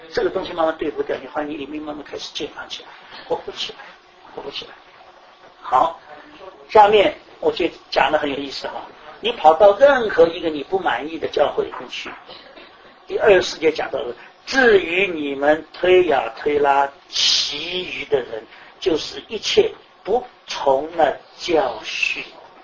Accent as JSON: {"language": "Chinese", "country": "China", "said": "但是只是这样一个我们中国人比较能够容易的一种东西来讲"}